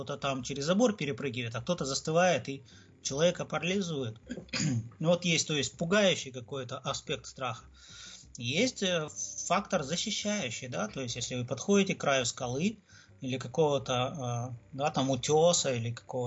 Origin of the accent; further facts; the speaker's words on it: Krasnodar, Krasnodar Krai, Russia; из Краснодара, приветствую вас